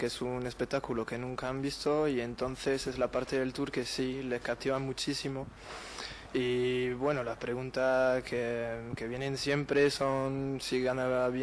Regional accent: Occitania, France; Spanish is a second language; Es un pequeño pueblo al lado de Nimes, a 4 kilómetros de Nimes, muy, muy aficionado también.

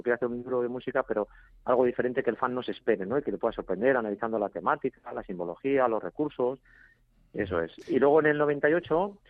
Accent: Logroño, La Rioja, Spain; Sí, yo soy natural de Logroño y eso es, Logroño, capital de La Rioja.

